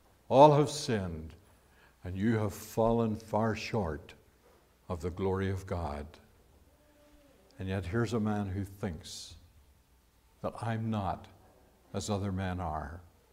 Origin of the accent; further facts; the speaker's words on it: London, Ontario, Canada; Well, my tag said I was from London, Ontario.